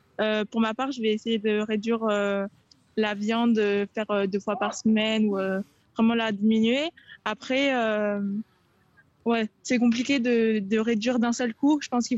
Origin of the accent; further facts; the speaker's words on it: Grasse, Provence-Alpes-Côte d'Azur, France; je viens du sud de la France, dans la région PACA, à Grasse.